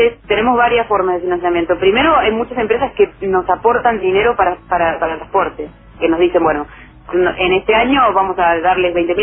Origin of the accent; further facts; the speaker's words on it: Argentina; estamos hartos de, como argentinos, que siempre nunca sea lo que la gente dice